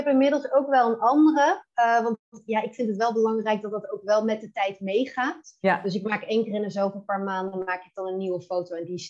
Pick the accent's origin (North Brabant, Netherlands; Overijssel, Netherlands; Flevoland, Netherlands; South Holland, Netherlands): South Holland, Netherlands; Leidschenveen; also born or lived in The Hague; Ik ben 32 jaar en ik woon samen met mijn vriend en twee bejaardenhondjes in Wassenaar. Ik ben geboren in Den Haag en opgegroeid in Leidseveen en ik kom uit een gezin van vier.